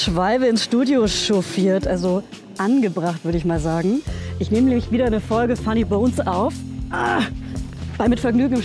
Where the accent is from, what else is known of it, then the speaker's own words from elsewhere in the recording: Hof, Bavaria, Germany; Ich komme aus in der Nähe von Hof, Oberfränkisch.